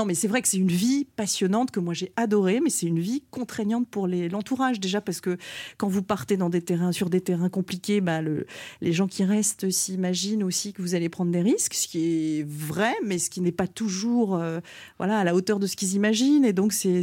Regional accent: Locmariaquer, Brittany, France; also born or lived in Rennes; Alors je suis née à Rennes, mais je suis arrivée à Locmariaquère, qui est à l'entrée du golfe du Morbihan quand j'avais quelques mois. Donc j'y ai vraiment passé toute mon enfance.

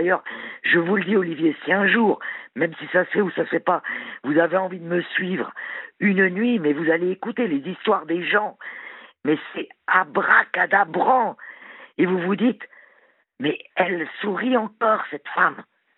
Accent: Normandy, France; moi, je viens juste de l'Orne. Hein. Je viens pas de loin.

